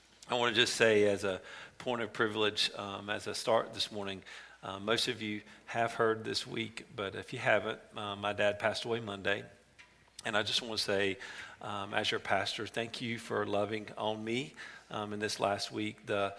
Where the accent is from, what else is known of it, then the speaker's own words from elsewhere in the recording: Monroe, North Carolina, United States; But I grew up in Monroe, North Carolina, right outside of Unionville area. And we actually, across the house that we grew up in, across the street basically from our house, was a chicken farm.